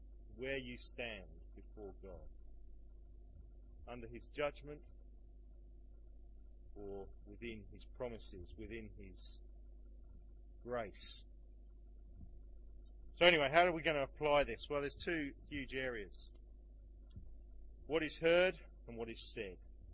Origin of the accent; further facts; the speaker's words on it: London, United Kingdom; I come from London.